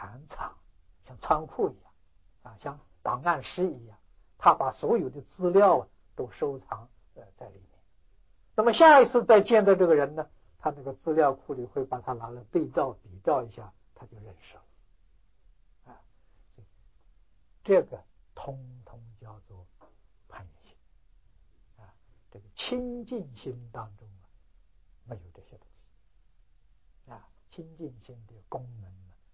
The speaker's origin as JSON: {"language": "Chinese", "country": "China", "said": "我们常常看到有一些的这个障碍的，我们中国人叫白痴啊"}